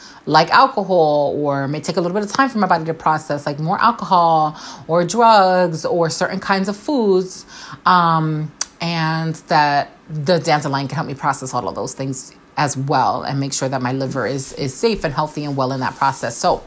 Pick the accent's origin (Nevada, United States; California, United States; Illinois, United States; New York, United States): New York, United States; Winter, growing up in New York, being born and raised there with a severe winter and cold weather.